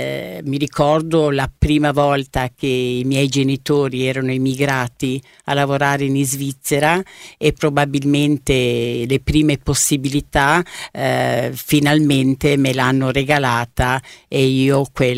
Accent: Predappio, Emilia-Romagna, Italy; born there; io essendo nata appunto a Predappio, 2 chilometri prima di arrivare da Forlì verso l'Appennino Tosco Emiliano, i miei nonni avevano un'osteria

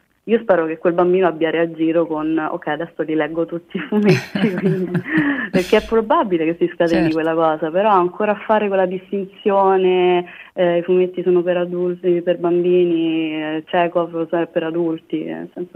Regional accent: Latina, Lazio, Italy; a parte nella mia città natale, io sono di Latina

